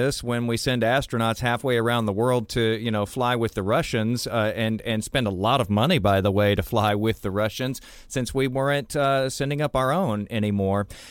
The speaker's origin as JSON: {"language": "English", "town": "Houston", "region": "Texas", "country": "United States", "said": "And, you know, Jason, I'm from Houston."}